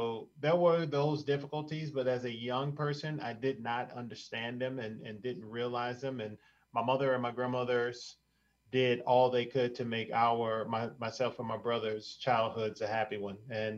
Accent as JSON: {"language": "English", "town": "Chicago", "region": "Illinois", "country": "United States", "said": "I'm from Chicago."}